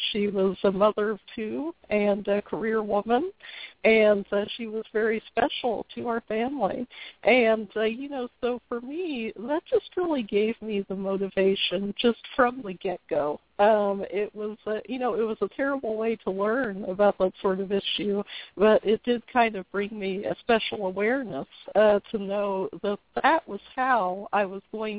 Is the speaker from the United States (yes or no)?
yes; Indiana, United States; I was raised in Indiana, and, you know, I had a very nice, you know, peaceful childhood.